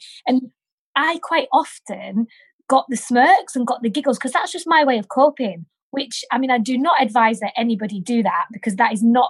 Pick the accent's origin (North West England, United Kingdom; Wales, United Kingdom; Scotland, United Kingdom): North West England, United Kingdom; I'm from the Lake District, so I love that sort of thing anyway.